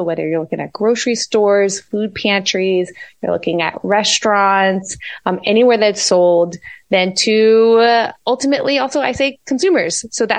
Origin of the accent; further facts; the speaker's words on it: New Orleans, Louisiana, United States; I tell folks I'm originally from New Orleans before all of the things, and New Orleans has this incredible